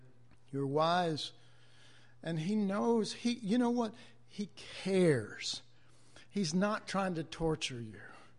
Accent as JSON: {"language": "English", "town": "Dallas", "region": "Texas", "country": "United States", "tie": "born or raised there", "said": "And I was raised in Oak Cliff, and that doesn't mean much to you here, but anybody knows anything about Dallas area, it's a rough area."}